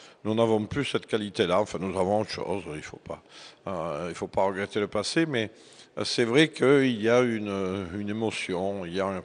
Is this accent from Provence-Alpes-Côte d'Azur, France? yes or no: yes; Arles, Provence-Alpes-Côte d'Azur, France; born there; c'est la Camargue, c'est le pays de ma mère, c'est le pays de mon père, et moi je suis né à Arles, mais c'est la capitale de la Camargue.